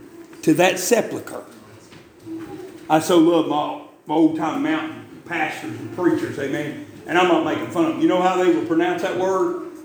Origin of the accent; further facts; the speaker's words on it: Wise, Virginia, United States; accent: Wise County, Virginia; I mean, I was from Wise, Virginia. I moved to Tennessee, amen, south of Wise, Virginia, and they called me